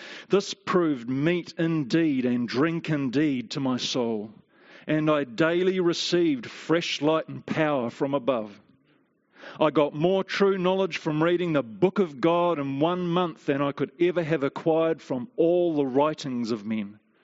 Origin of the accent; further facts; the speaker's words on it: Te Awamutu, Waikato, New Zealand; even walking into that service that night at the AOG in Te Awamutu, my hometown, at their 7 o'clock service.